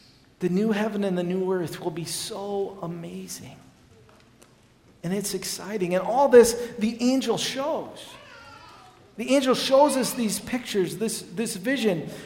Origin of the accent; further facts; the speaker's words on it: Cherokee, United States; when I was a kid, growing up in Cherokee